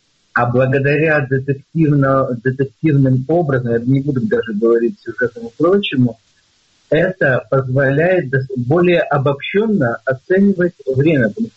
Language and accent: Russian; Crimea, Ukraine; also born or lived in Western Ukraine; Я хорошо знаю более западную Украину, я какое-то время жил, хотя сам я вообще из Крыма.